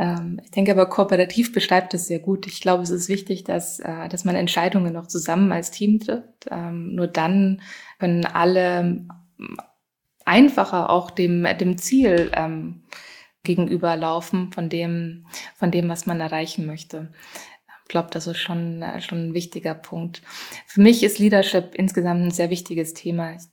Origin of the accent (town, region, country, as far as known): Germany